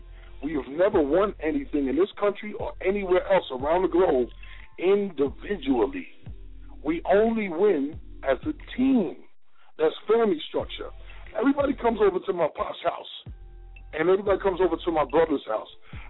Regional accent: Mount Vernon, New York, United States; I'm running New York, but I'm from the globe. I call myself I'm from Mount Vernon, but I claim the universe, sister.

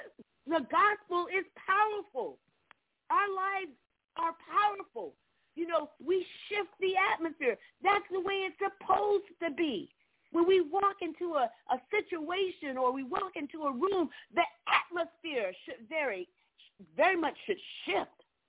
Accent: Orlando, Florida, United States; moved away; You know, I was born and raised in Orlando. I left there 20 years ago, a little over 20 years ago.

